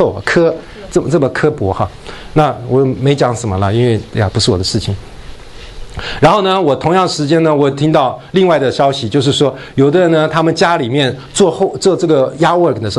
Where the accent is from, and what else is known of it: China